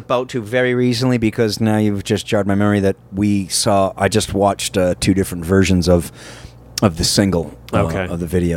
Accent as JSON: {"language": "English", "region": "Massachusetts", "country": "United States", "said": "But yeah, I'm a masshole, and there's a bus full of massholes up front right now."}